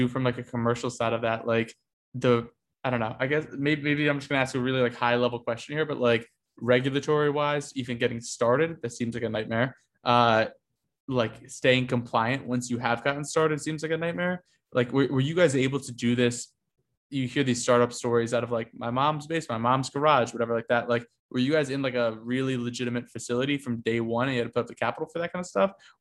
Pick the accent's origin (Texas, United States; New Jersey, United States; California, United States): New Jersey, United States; Like I grew up in Jersey, whatever, right?